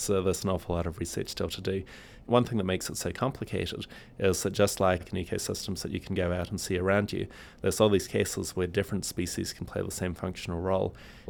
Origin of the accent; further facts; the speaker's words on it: New Zealand; So I'm from New Zealand originally